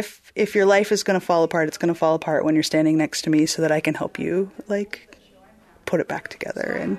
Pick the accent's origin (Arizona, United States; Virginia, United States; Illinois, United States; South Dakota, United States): South Dakota, United States; Sioux Falls; I grew up in Sioux Falls, South Dakota, which is the Midwest and the cultural heartland of Lutherans.